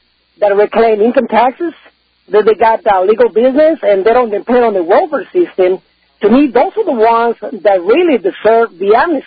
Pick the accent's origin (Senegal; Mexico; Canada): Mexico; now in United States; I'm originally from Mexico, of course, I'm legal and everything here.